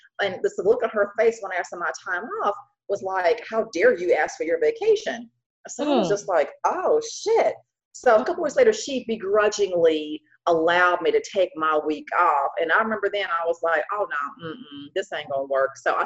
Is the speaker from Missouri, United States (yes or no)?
yes; Kansas City, Missouri, United States; So I grew up in Kansas City, Missouri in the Midwest, and I was just always so different from people.